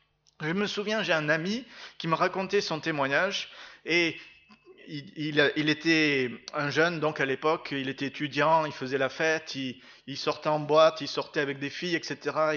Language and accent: French; Aix-en-Provence, Provence-Alpes-Côte d'Azur, France; Moi je viens d'Aix-en-Provence, donc je sais de quoi je parle.